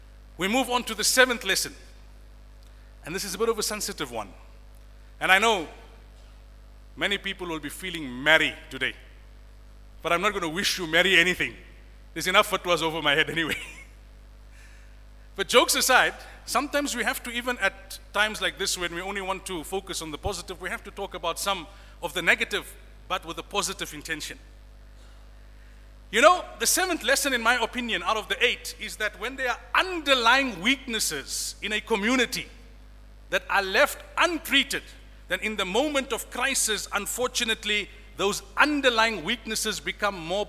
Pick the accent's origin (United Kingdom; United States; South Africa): South Africa; Since when has the taxi industry become the benchmark of what is right and what is wrong for us as model South African citizens and Muslims?